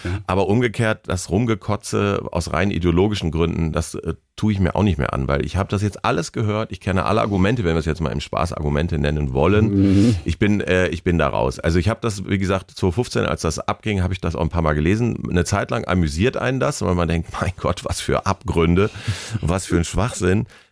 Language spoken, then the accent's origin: German; North Rhine-Westphalia, Germany; born there; now in Bonn, Germany; Also eigentlich wie ich, gebürtiger Ostwestfaler, aber wohnt in Bonn.